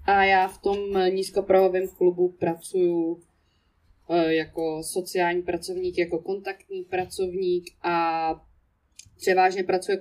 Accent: Prague, Czechia; bydlím v Praze, žiju tady, narodila jsem se na Smíchově, tam jsem vyrostla

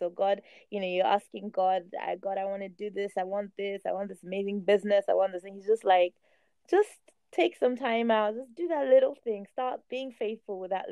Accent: Nigeria; I grew up in Nigeria, so people would think, oh yeah, it'll be fine.

